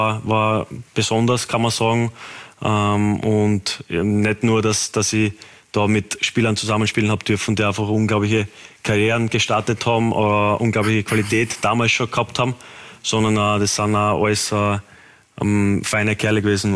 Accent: Styria, Austria; Für mich als Steirer, ich bin aufgewachsen als Sturmfan

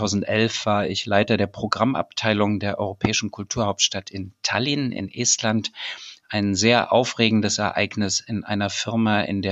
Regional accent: Döbeln, Saxony, Germany; ich komme aus Sachsen und bin in Döbeln groß geworden. Das ist hier so 30 Kilometer vor Chemnitz.

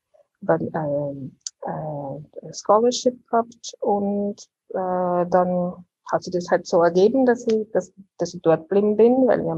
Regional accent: Wels, Upper Austria, Austria; moved away as an adult; also born or lived in Vienna; now in Barcelona, Spain; Also ich bin Oberösterreicherin, die du aus Wels, und bin aufgewachsen in Wels und dann mit ja, nach der Matura nach Wien, um zu studieren.

